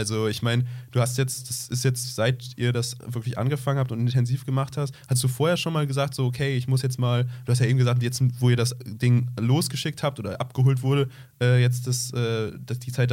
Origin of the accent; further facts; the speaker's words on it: North Rhine-Westphalia, Germany; da, wo ich herkomme, ich komme aus der Nähe von Neuss.